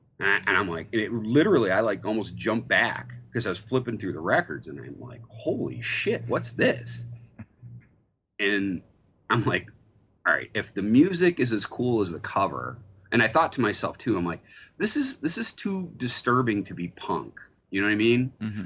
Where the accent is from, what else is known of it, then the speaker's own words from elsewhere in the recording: Detroit, Michigan, United States; When I was growing up in Detroit, it was hard not to be bitten by the rock and roll bug.